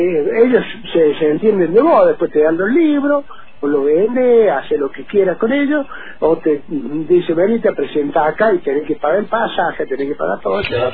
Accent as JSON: {"language": "Spanish", "region": "Córdoba", "country": "Argentina", "accent": "cordobesa", "lives_now": "Patagonia, Argentina", "said": "no pierdo la tonada cordobesa"}